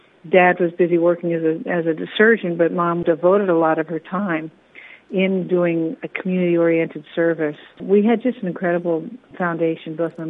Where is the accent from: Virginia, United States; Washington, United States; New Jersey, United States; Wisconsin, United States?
Virginia, United States; McLean; I'm one of eight. I grew up in McLean, Virginia.